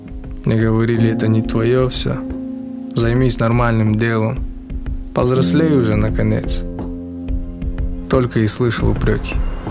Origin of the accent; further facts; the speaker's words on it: Bishkek, Kyrgyzstan; Родом я из Бишкека. Здесь я родился и вырос. Для меня это город моего детства. Город контрастов.